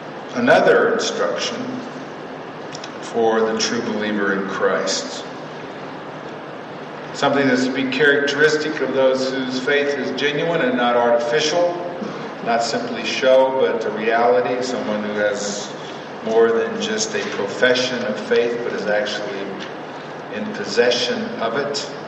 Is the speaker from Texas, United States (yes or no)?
yes; Texas, United States; Now, when I grew up in Texas